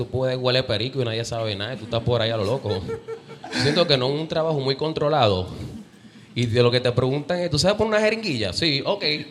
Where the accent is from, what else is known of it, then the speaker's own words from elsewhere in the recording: Dominican Republic; now in Puerto Rico; Soy dominicano, gracias a Dios. No vivo en Barrio Obrero. Vivo en Puerto Nuevo